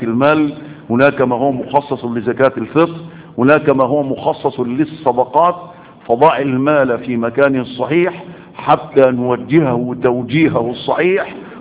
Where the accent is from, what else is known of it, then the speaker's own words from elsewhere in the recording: Egypt; أجرأ بلد يتجرأ على الفتوى هو بلدنا مصر